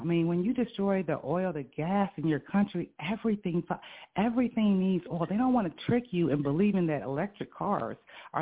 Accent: United States; we as Americans, because we are an American, okay?

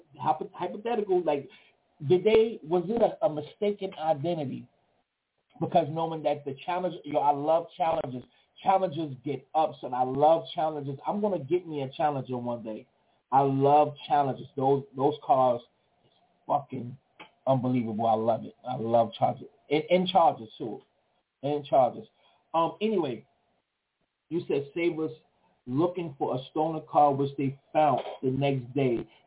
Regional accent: Memphis, Tennessee, United States; I'm from Garfield Street in North Memphis, but I'm at work.

